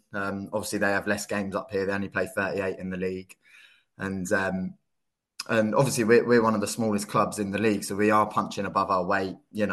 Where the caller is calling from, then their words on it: Inverness, Scotland, United Kingdom; I'm in Inverness. I'm in Scotland, which is, it's actually a very nice sunny day at the minute.